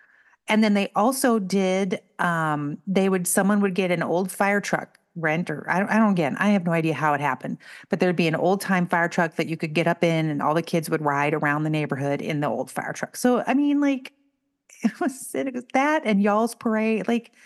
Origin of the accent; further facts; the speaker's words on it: St. Louis, Missouri, United States; We actually did something similar growing up on the street where I grew up here in St. Louis.